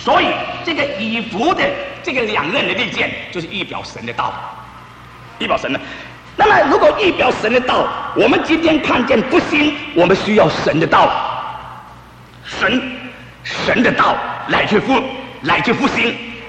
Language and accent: Chinese; China; 今天日本人跟我们中国人一样高大